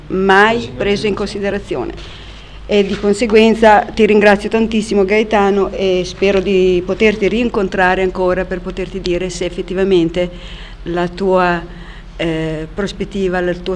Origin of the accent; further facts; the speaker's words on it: Faenza, Emilia-Romagna, Italy; come mi conoscete già, provengo da Faenza